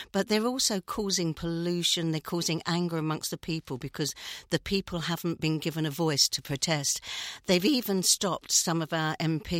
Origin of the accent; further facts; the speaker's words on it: Somers Town, London, United Kingdom; I was brought up in Somers Town